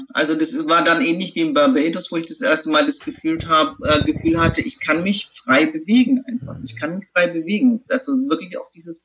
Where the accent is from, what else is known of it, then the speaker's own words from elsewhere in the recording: Germany; ich bin einfach aufgewachsen hier in Deutschland.